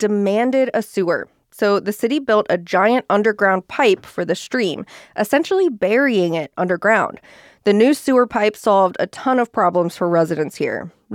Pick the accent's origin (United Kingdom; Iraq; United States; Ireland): United States; Cincinnati, Ohio; Cincinnati after about 5 years away. I was a couple months into my dream job, working as a journalist for my hometown public radio station.